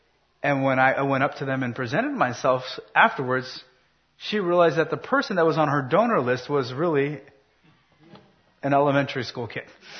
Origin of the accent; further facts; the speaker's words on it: California, United States; One of the things is I grew up in Southern California.